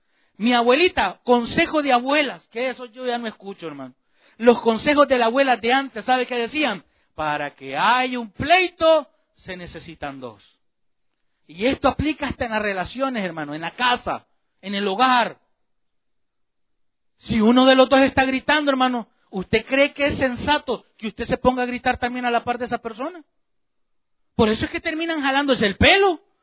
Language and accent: Spanish; Chalatenango, El Salvador; allá yo recuerdo que entre los dichos de pueblo, usted, los dichos de pueblo, allá en mi tierra Chalate, había algo que era imperdonable.